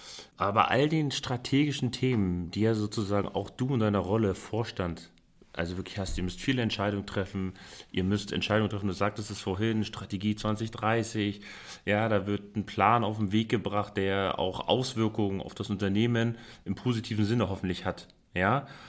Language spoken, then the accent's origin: German; Northern Germany, Germany; jetzt komme ich ja aus dem Norden von Deutschland